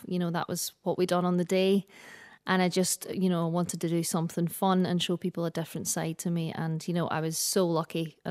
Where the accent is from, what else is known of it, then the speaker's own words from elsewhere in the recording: Glasgow, Scotland, United Kingdom; accent: Glaswegian; moved away as an adult; now in Ireland; I was born and raised in Glasgow. I moved over here in 2010. And my mum and dad are both Irish. My mum's from Donegal and my dad is from Tyrone.